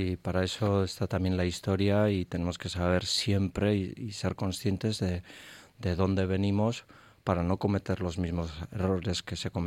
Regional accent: Basque Country, Spain; el grandísimo reto que tenemos como sociedad vasca para que Euskadi, tanto en Europa como en el mundo, también sepa situarse adecuadamente

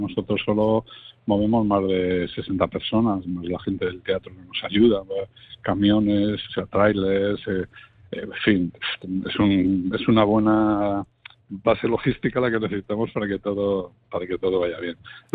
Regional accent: Bilbao, Basque Country, Spain; ya sabéis cómo somos los vascos, porque yo soy de Bilbao también.

